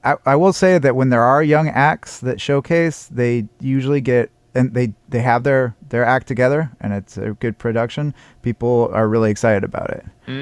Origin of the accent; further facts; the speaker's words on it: Seattle, Washington, United States; like, I come from Seattle, and Seattle's not super well known.